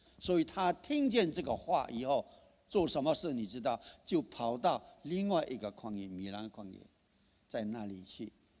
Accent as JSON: {"language": "Chinese", "country": "China", "tie": "born or raised there", "said": "我们中国，我是在中国长大"}